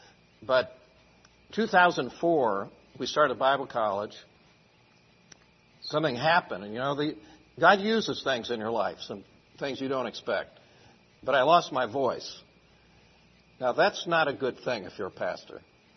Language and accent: English; Indiana, United States; I'm from Indiana originally.